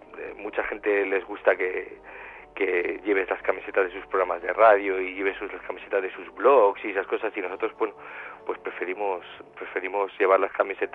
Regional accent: Spain; es porque somos españoles

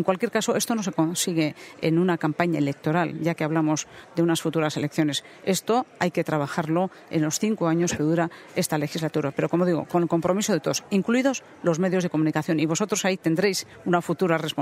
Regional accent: Basque Country, Spain; nosotros tenemos vínculos como vascos

